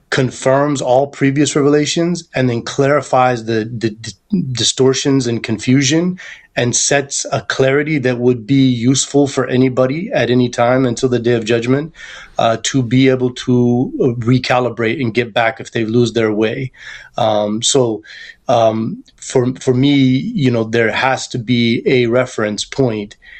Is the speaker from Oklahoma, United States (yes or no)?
yes; Oklahoma, United States; because I'm from Oklahoma, and when I grew up, I had friends that were still pretty much thoroughly native, Choctaw natives.